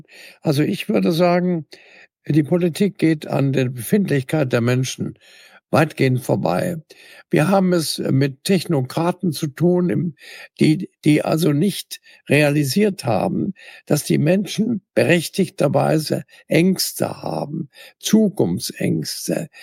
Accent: Dresden, Saxony, Germany; in meiner Heimatstadt Dresden

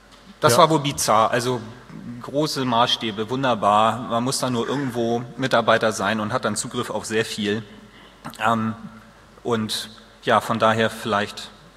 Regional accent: Hamburg, Germany; natürlich als Hamburger

